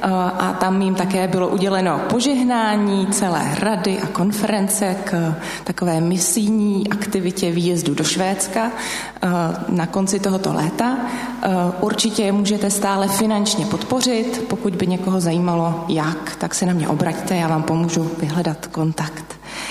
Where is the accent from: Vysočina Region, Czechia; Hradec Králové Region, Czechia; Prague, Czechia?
Prague, Czechia; což si myslím, jako Pražáci umíme